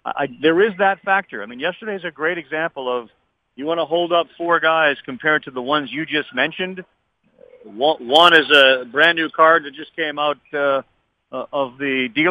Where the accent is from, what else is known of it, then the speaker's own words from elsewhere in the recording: Massachusetts, United States; I grew up in Massachusetts and I grew up when Larry Bird and the Celtics were outstanding.